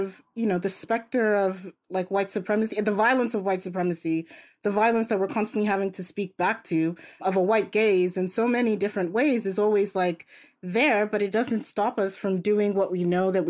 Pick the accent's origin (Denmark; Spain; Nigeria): Denmark; When I was growing up, so I grew up in Denmark, and I remember when I first was introduced to feminism